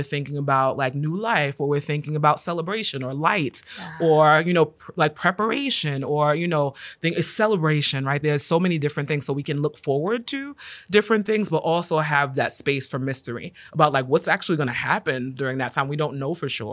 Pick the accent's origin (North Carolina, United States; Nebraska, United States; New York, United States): New York, United States; New York City; I grew up in New York City, winter looked a certain way, spring looked a certain way.